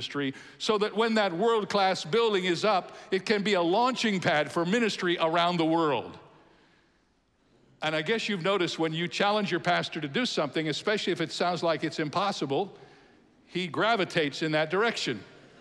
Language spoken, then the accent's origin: English; Cedarville, Ohio, United States; And I grew up in Cedarville, Ohio. There were 18 in my graduating class.